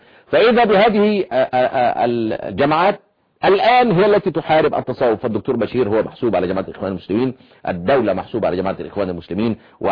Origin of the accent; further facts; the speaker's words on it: Egypt; عندنا في مصر فقه زي ما في السودان